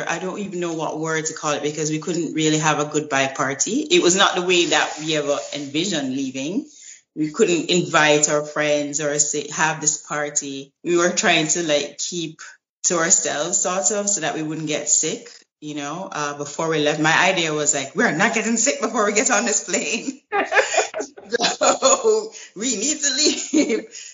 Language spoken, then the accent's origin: English; Jamaica; I go home as regularly as I can, I'm from Jamaica, and whenever I can, I fly back home.